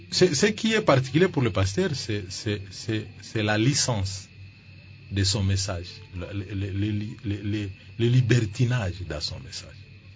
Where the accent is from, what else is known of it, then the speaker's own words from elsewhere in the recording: Kasaï, DR Congo; Ou, disons, chez nous, au Kassai.